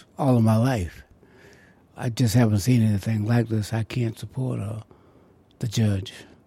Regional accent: Fairfield, United States; He's from Fairfield, and I was raised in Fairfield.

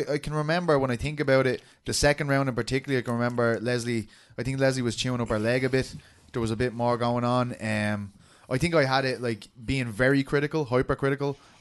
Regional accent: Ireland; I'm very conscious of that I'm Irish.

